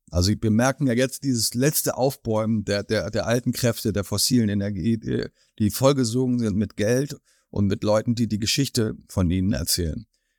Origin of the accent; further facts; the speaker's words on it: Schleswig-Holstein, Germany; Und dieser andere Blick auf die Windräder führt in meiner Heimat dazu